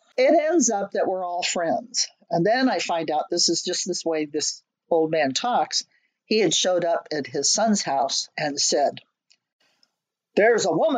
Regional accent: Washington, United States; Well, I'm from Western Washington. I'm acquainted with rain.

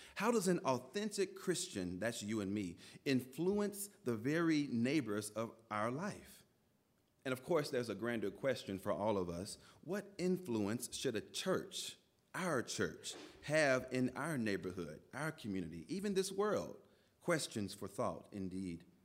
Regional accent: Memphis, Tennessee, United States; I grew up in Memphis, Tennessee.

